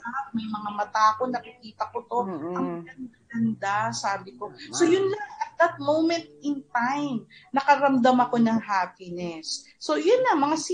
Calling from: Valenzuela, Metro Manila, Philippines; from Valenzuela, Bulacan.

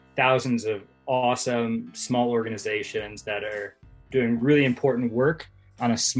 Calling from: Louisville, Colorado, United States; I'm calling from sunny Louisville, Colorado. So it's about 15 minutes outside of Boulder

